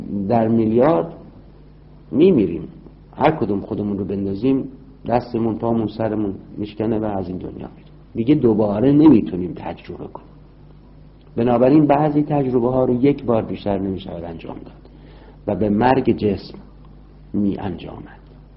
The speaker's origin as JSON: {"language": "Persian", "country": "Iran", "moved": "yes", "lives_now": "London, United Kingdom", "said": "در خارج از ایران هستیم، در لندن زندگی میکنیم"}